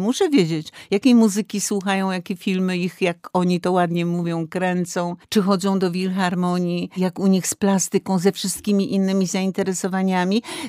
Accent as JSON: {"language": "Polish", "town": "Kraków", "region": "Lesser Poland", "country": "Poland", "said": "bo jestem krakowianką."}